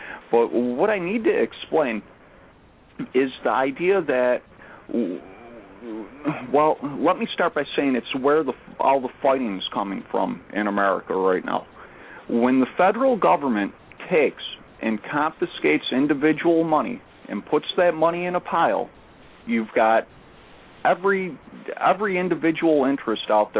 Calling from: Buffalo, New York, United States; I'm calling from Buffalo, New York.

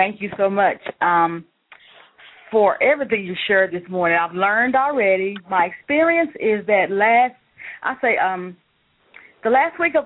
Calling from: Dallas, Texas, United States; I'm calling from Dallas, Texas.

